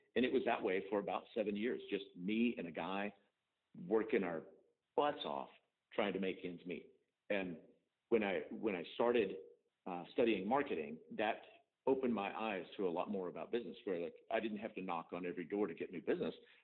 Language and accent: English; Texas, United States; Because I grew up in West Texas on a little farm